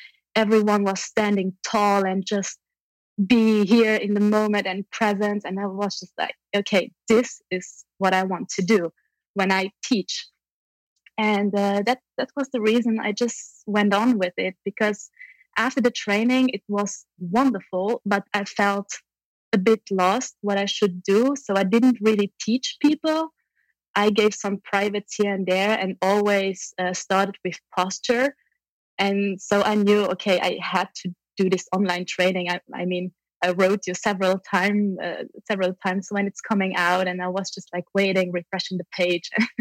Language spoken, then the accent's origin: English; Luxembourg; from Luxembourg.